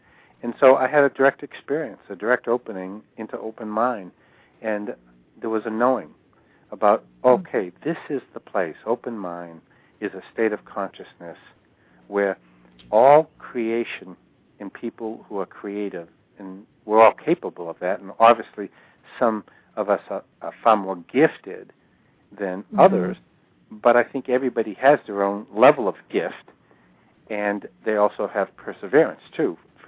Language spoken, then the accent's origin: English; Boston, Massachusetts, United States; When I grew up in Boston, and I grew up in the 60s